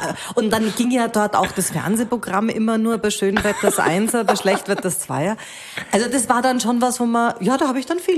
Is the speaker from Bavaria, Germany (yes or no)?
yes; Munich, Bavaria, Germany; born there; ich bin in München geboren, hatte so eine ganz preußische Großmutter und einen urbayerischen Großvater